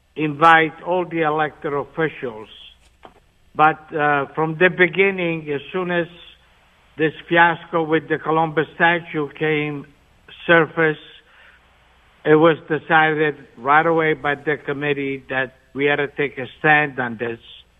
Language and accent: English; Apulia, Italy; English is a second language; now in United States; I am from the Puglia region, which is on the Adriatic coast, same coast as Venice. Okay, and I came in 1961